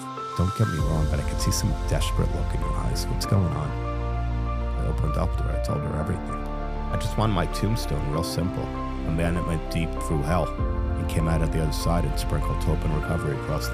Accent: New Jersey, United States; I had no idea. I grew up in New Jersey, and at 14, I started a multi-million-dollar baseball card company in 1984

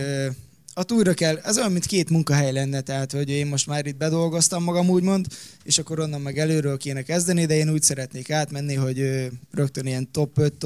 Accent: Sirok, Heves, Hungary; én alapvetően Eger környékén Sirokról származok, most már hivatalosan Egri van a lakcímkártyámon, szóval ide költöztem, de még ingázok Amerika meg Eger között.

